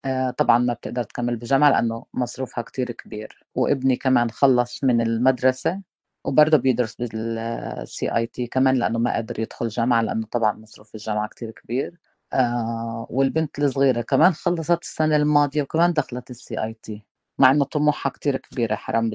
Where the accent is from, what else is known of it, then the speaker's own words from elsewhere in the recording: Jerusalem, Palestine; born there; زي ما قلت لك إنه نحن الوضع طبعنا إنه أنا من مواليد القدس، فأنا ما معي لا باسبورت إسرائيلي ولا معي باسبورت فلسطيني.